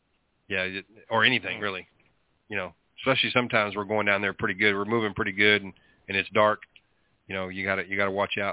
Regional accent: Temple, Texas, United States; he lived at one point in the Central Texas area where I grew up in Temple, Texas

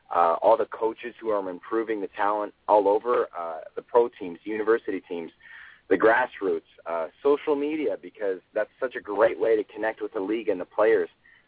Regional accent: Canada; Canadian athletes are no joke. I mean, we're just as good as athletes as everybody else.

